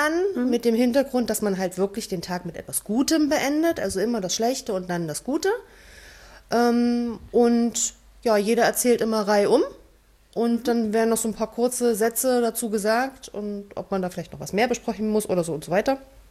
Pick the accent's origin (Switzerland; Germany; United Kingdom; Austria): Germany; Bad Düben, Saxony; Meine Heimatstadt Bad Düben in Sachsen hat offiziell 8.450 Einwohner.